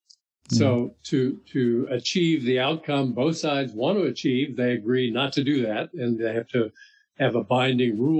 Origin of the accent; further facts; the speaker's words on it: Miami, Florida, United States; You know, I grew up in Miami, Florida.